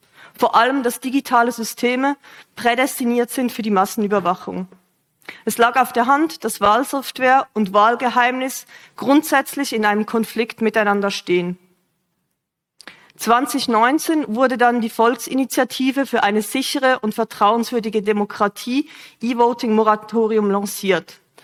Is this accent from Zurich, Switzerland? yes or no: yes; Zurich, Switzerland; dass ich 2014 als Zürcherin, die im Ausland lebte, nicht online wählen oder abstimmen konnte.